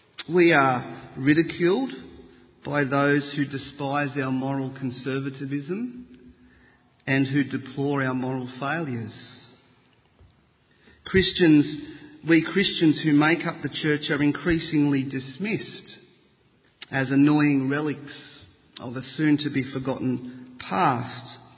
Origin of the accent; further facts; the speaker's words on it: Sydney, New South Wales, Australia; But growing up in Sydney, as I did, I didn't get a chance to see many.